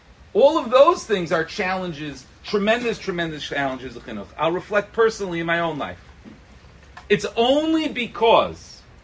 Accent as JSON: {"language": "English", "town": "Brooklyn", "region": "New York", "country": "United States", "tie": "born or raised there", "said": "I grew up in Brooklyn, and the yeshivas that I went to were good"}